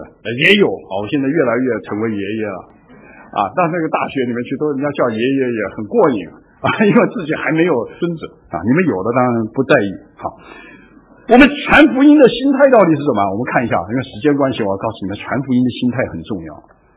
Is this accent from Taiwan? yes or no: yes; Taiwan; also born or lived in Wuhan, China; 我小的时候我是生在这个武汉。然后他说你台湾来的，他说、哎、我说在台湾长大的